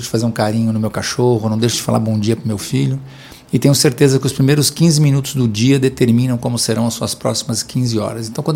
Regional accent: Santo André, São Paulo, Brazil; born there; Eu nasci em Santo André, a região do ABC

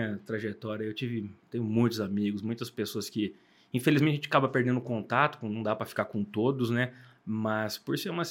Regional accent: Santo André, São Paulo, Brazil; Quando eu nasci, eu fui para São Paulo, né, cara? Então, meus pais moravam em São Paulo.

